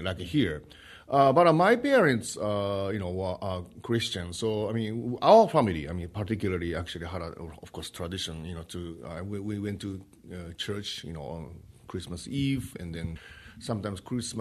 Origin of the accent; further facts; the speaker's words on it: Osaka, Japan; English is a second language; but Osaka, actually, it's my hometown. It's pretty mild.